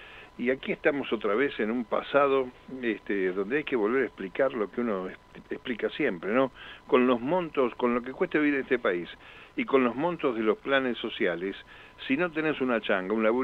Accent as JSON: {"language": "Spanish", "town": "Rosario de Lerma", "region": "Salta", "country": "Argentina", "tie": "born or raised there", "said": "tiene que ver con un señor de mi pueblo, de Rosario de Lerma"}